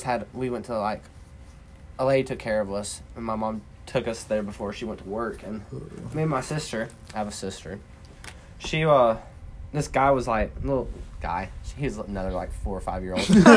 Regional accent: North Carolina, United States; from North Carolina.

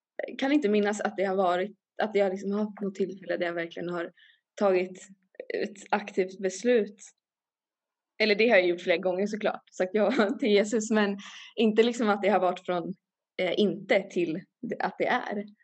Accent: Järfälla, Stockholm County, Sweden; Jag är uppväxt i Järfälla. Som är det är Stockholms län, men det är inte Stockholms kommun. Det är en egen kommun. Och... uppväxt i en missionsförsamlingen i kommunen, Jakobsbergskyrkan.

